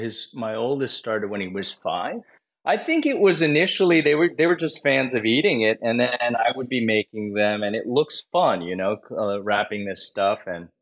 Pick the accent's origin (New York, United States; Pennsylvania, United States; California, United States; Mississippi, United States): New York, United States; New York City; You know, I grew up in New York City.